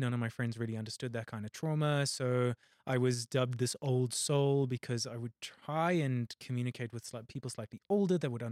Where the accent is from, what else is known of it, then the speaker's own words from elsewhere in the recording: Johannesburg, Gauteng, South Africa; Born and raised in Johannesburg. Been here my whole life.